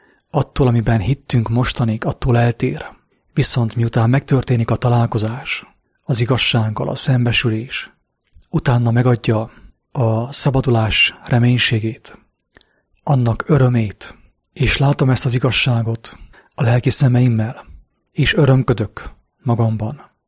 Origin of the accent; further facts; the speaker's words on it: Gheorgheni, Harghita, Romania; két Isten van Gyergyóban, az én szülővárosomban